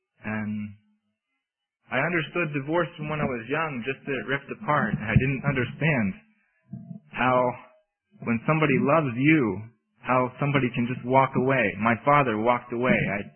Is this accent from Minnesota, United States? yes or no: no; Pennsylvania, United States; also born or lived in Biloxi; I was originally from Pennsylvania, moved back up to Pennsylvania from Biloxi